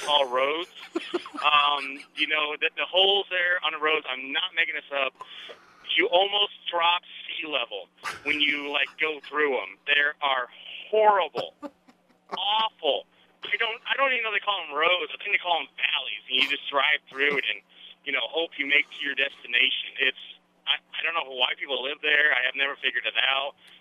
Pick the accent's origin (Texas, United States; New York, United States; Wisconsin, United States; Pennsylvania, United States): Texas, United States; Dallas; I grew up in Dallas, okay? I grew up in the Dallas area.